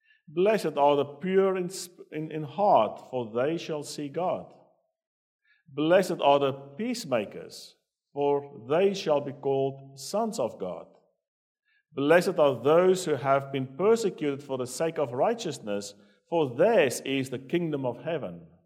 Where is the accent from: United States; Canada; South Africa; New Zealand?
South Africa; When I was growing up, the town and the society that I grew up in South Africa